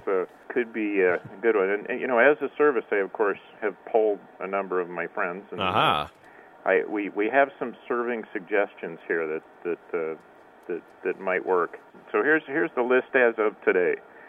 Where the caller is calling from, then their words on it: Poway, California, United States; I'm from Poway, California.